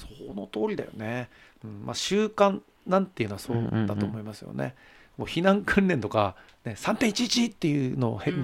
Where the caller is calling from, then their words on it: Hokkaido, Japan; 北海道からいつも聞いています